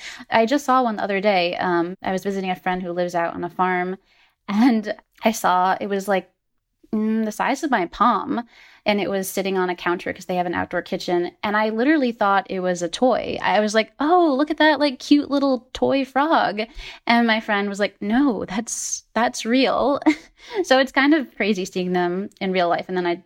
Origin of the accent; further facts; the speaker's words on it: United States; now in Puerto Rico; especially after growing up in the States, to literally walk around and be able to pick a mango from a tree.